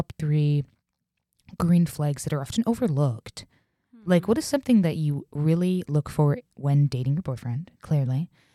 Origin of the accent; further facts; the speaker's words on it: United Kingdom; I'm also British.